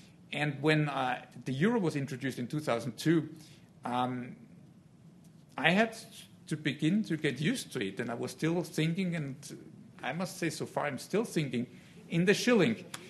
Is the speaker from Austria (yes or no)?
yes; Austria; English is a second language; when I grew up in Austria, I was born in 1974, and I grew up with the shilling, the Austrian currency.